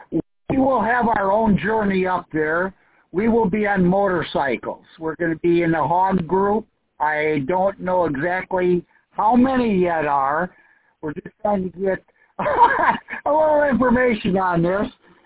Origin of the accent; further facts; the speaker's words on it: Illinois, United States; I'm coming from Illinois, so we will have a good trip up there.